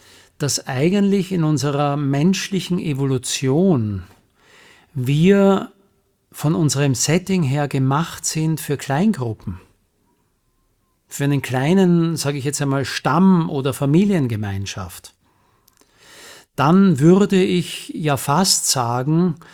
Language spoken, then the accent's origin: German; Vienna, Austria; Ich bin also aus Wien.